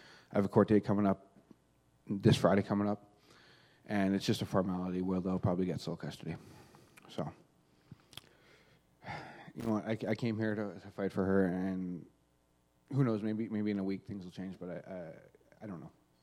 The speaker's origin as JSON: {"language": "English", "town": "Edmonton", "region": "Alberta", "country": "Canada", "lives_now": "Red Deer, Canada", "said": "You know what? I'm from Edmonton. I'm not from Red Deer. I've only been here a couple times. I've driven through. But I came here two and a half months ago, for her."}